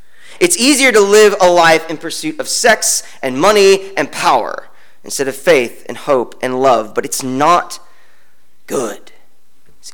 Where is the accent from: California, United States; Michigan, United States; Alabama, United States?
California, United States; I'm from California. You watch the sunset on the beach.